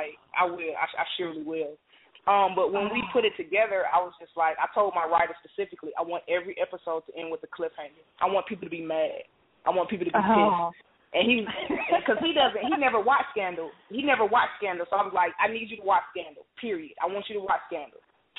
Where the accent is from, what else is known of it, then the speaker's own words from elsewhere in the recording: Atlanta, Georgia, United States; I said I wanted to have that Atlanta feel because, I mean, I'm from Atlanta. I love my city